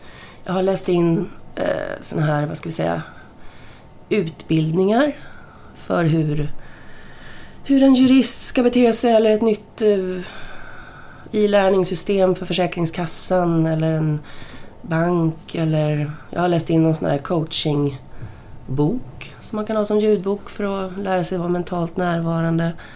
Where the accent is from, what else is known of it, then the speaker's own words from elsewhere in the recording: Uddevalla, Västra Götaland County, Sweden; born there; Sen flyttade de ett kort tag till Uddevalla och födde mig. Och sen så flyttade vi till Stockholm och sen till Täby.